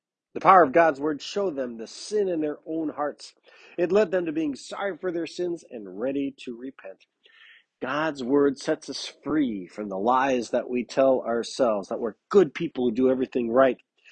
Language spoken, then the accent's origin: English; United States; You know, I'm an American. I live in freedom. I live in the most free country on earth.